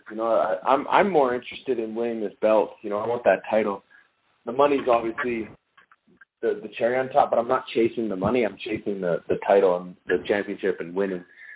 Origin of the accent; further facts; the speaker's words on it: Canada; I'm Canadian